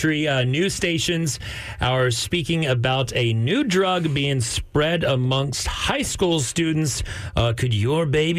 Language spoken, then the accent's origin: English; Amarillo, Texas, United States; because I grew up in Amarillo and we had these regularly